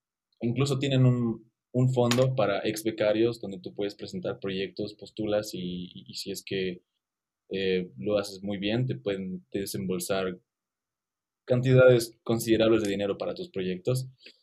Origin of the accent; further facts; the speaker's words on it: Cochabamba, Bolivia; moved away; entonces mezclo mi personalidad local con mi personalidad que desarrollé eventualmente cuando salí de Cocha